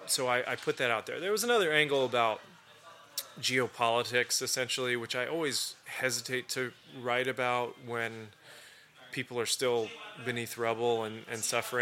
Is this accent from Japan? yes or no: no; Turkey; because I grew up in Turkey.